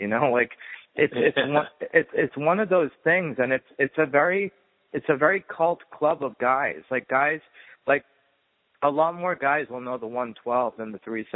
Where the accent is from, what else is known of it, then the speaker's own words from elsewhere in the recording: Lexington, Massachusetts, United States; Dave's a Boston boy like me. Grew up in Bedford. I grew up in Lexington.